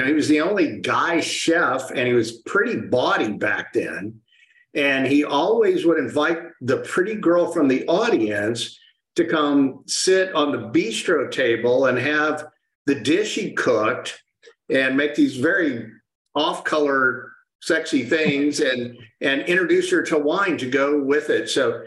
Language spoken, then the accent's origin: English; San Antonio, Texas, United States; also born or lived in Austin; But yeah, so I grew up in San Antonio, Austin, met my wife when we were in middle school.